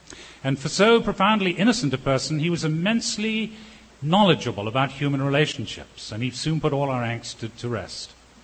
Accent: England, United Kingdom; because I was growing up in England.

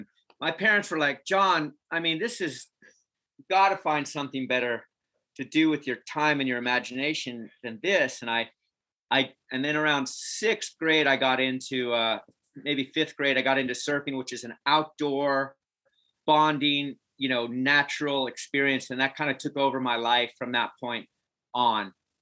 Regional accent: Carmel, California, United States; born there; I was born in Carmel, California, which is considered Northern California. It's up near San Francisco.

